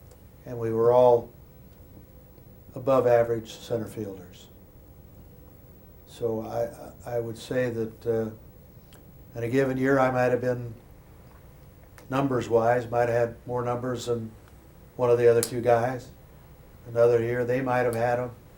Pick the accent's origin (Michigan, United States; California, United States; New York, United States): California, United States; Los Angeles; born there; I was born in Los Angeles, but I didn't want to move there.